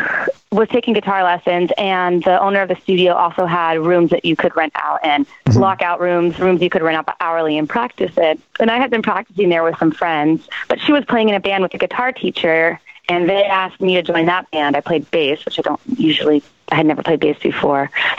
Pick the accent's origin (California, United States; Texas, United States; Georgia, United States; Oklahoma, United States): California, United States; Polly and myself, we started the band, and we are from North San Diego County, the Tri-City region, Carlsbad, Oceanside Vista, California.